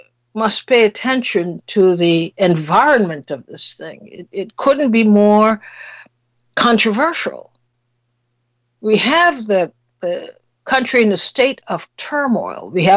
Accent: Trinidad & Tobago; growing up in Trinidad as I did, we were required, this was required listening on the radio, to listen to parliamentary debates.

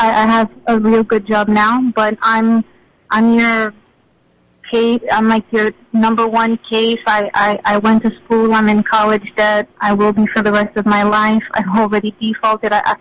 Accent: New York, United States; not to start here in New York, I'm from New York

